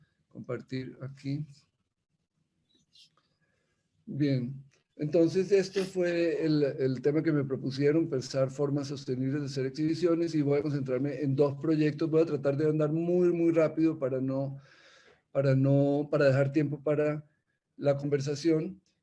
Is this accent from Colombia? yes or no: yes; Colombia; voy a hacer algo en mi país, voy a dejar de tener como un trabajo internacional y me voy a centrar en Colombia